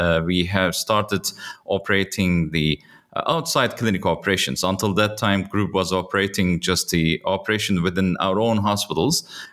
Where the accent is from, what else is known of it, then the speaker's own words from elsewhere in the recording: Turkey; I myself, I'm Turkish. And then after having all the education in Turkey, then I worked in Turkey for a short period.